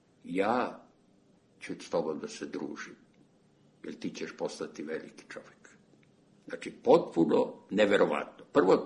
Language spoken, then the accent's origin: Serbian; Crvenka, Vojvodina, Serbia; moved away; taj moj odlazak iz Crvenke sam ja opisao sa jaukom moje majke